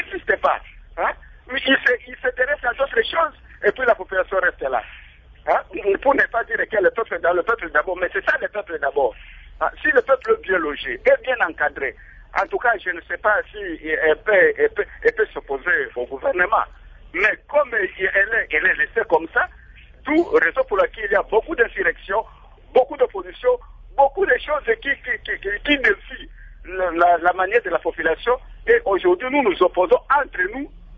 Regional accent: Bandundu, Kwilu, DR Congo; là chez nous, à Bandundouville, tous les députés sont les locataires

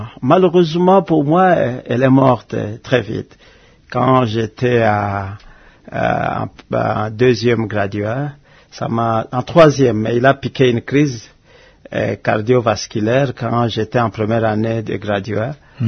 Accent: Irumu, Ituri, DR Congo; born there; Je suis né à Irumu.

